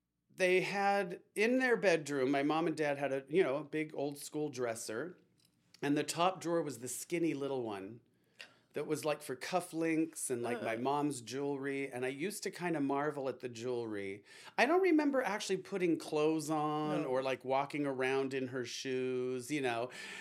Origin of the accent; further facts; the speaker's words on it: Scottsdale, Arizona, United States; Growing up in Scottsdale, Arizona in the 60s and 70s